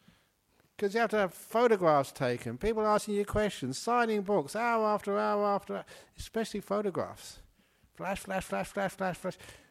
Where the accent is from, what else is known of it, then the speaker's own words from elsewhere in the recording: Australia; I said, look, I'm an Australian monk.